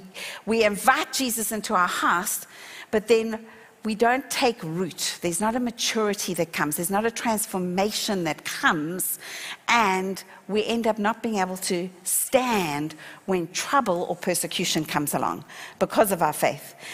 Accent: South Africa; accent: South African; now in Australia; my accent will tell you that I grew up in South Africa and that I have a South African accent. But my citizenship is Australian.

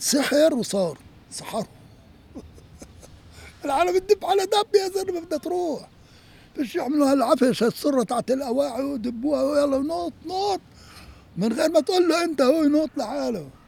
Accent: Jaffa, Tel Aviv District, Israel; born there; لان بلدي هاي يعني مسقط راسي هنا عند خزنيش يعني ايش اقول لك كتير بحب اليافا

